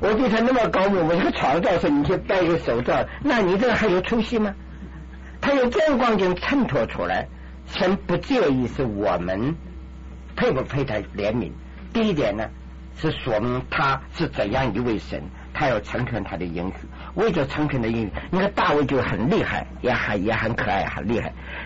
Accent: China; 我们中国人就是没有唱诗歌的民族

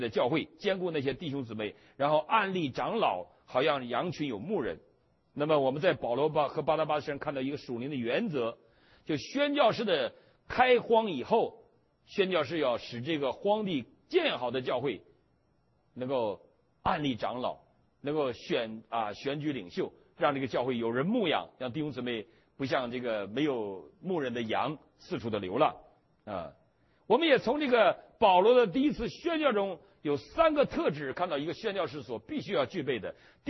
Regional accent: Northeast China, China; 他说你哪儿人啊？我说我东北人呢

